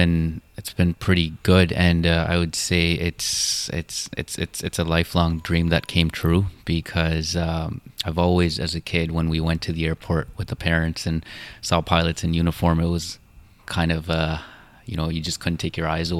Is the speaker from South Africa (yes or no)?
no; Mississauga, Ontario, Canada; No, I am actually from Mississauga. So I my family lives about 10 minutes from the airport. This is where I grew up.